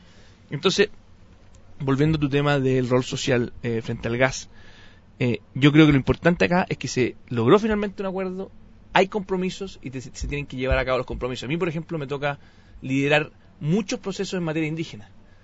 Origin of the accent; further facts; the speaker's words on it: Chile; es una cosa que tenemos que aprender como sociedad chilena